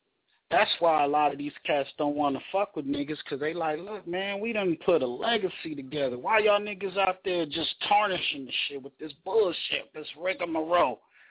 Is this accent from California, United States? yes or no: yes; Compton, California, United States; now in Inland Empire, United States; Much love to my hometown, man, Compton Watch, you know what I'm saying? We out here in the IE